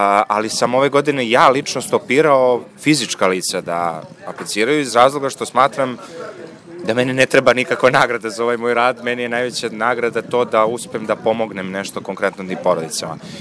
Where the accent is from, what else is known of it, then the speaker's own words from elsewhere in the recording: Serbia; mi smo Srbi, volimo da komentarišemo sve